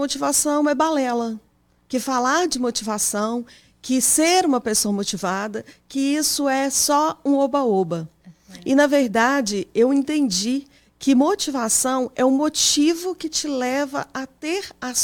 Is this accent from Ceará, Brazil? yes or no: no; Timóteo, Minas Gerais, Brazil; now in United States; Eu sou de Timóteo, Minas Gerais.